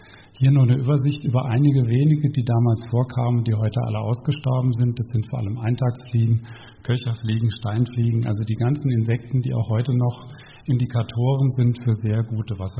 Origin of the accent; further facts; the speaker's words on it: Germany; ich komme aus Deutschland, deswegen spreche ich auch leider nur Deutsch. Ich habe leider Französisch nie gelernt